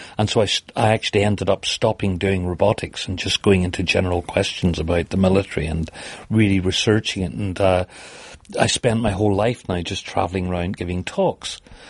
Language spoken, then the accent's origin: English; Ireland; But I'm Irish as well, and the Irish are really behind us